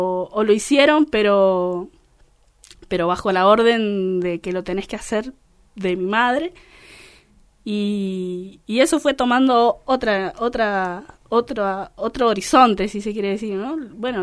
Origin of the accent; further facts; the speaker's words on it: San Juan, Argentina; also born or lived in Entre Ríos; Yo soy de San Juan, soy nacida en San Juan y criada en San Juan.